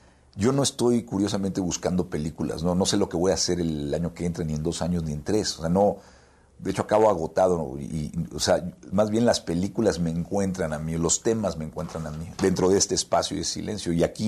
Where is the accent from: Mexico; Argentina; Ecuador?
Mexico; para quiénes somos los mexicanos que estamos fuera